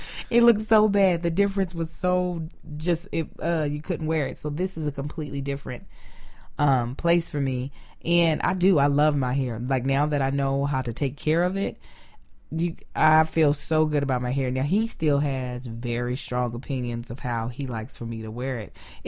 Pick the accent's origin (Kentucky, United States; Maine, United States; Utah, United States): Kentucky, United States; especially I felt like growing up in Kentucky, black dudes had a preference to girls who had the hair like somebody that might be biracial